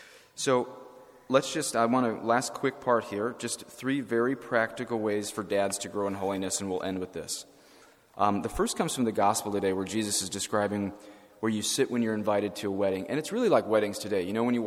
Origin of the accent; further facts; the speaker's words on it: Colorado, United States; I was living in Colorado. It's my home state.